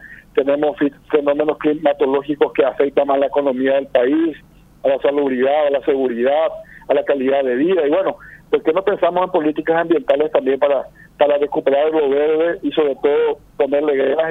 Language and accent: Spanish; Paraguay; un desafío que tenemos como ciudadanos paraguayos.